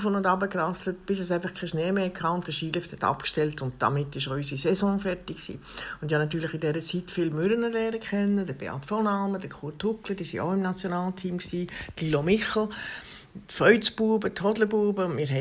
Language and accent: German; Bern, Switzerland; Ich bin in Bern geboren und in Bern aufgewachsen als Stadtkind.